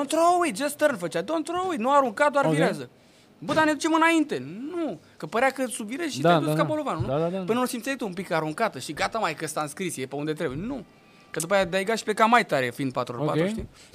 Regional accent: Romania; Trebuie să o zicem, că suntem români.

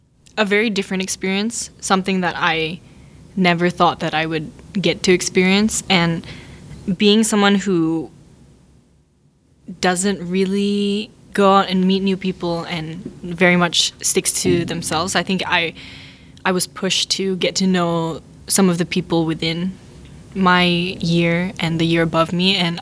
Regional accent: Singapore; because I grew up in Singapore

